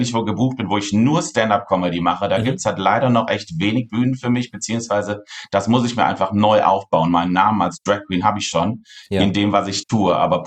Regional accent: North Rhine-Westphalia, Germany; ich komme ja aus dem wunderschönen Köln und ich bin auch hier in der Nähe aufgewachsen. Ich bin leider keine gebürtige Kölnerin, aber auch schon aus einer Gegend, wo Karneval sehr, sehr groß geschrieben wird.

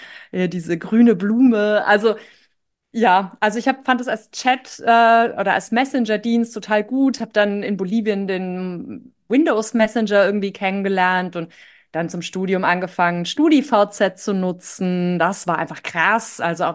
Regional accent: Baden-Württemberg, Germany; Bei mir in meinem Heimatdorf ist, glaube ich, die dänische Mannschaft im Trainingslager im Schwarzwald.

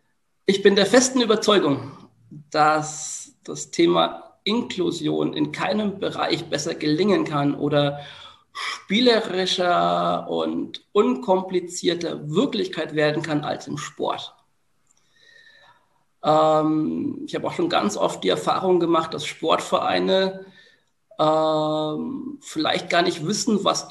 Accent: Bamberg, Bavaria, Germany; Ich bin ja immer noch auch in meiner Heimat ein Stück weit aktiv.

